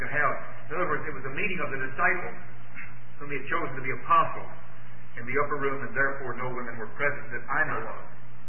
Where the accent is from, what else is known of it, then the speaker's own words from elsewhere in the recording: the South, United States; I grew up in the South, and we baled hay many a time when it'd be 107 or 8 in the shade.